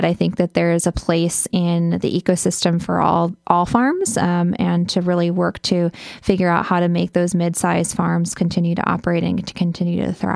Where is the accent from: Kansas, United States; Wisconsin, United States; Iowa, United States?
Wisconsin, United States; Eau Claire; I live in Eau Claire. Eau Claire is my hometown.